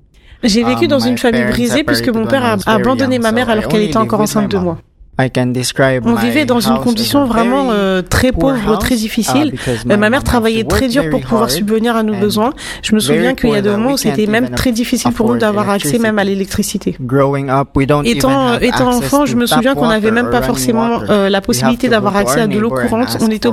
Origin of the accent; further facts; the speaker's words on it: Philippines; French is a second language; j'ai 24 ans et c'est ma première fois en France. Je viens des Philippines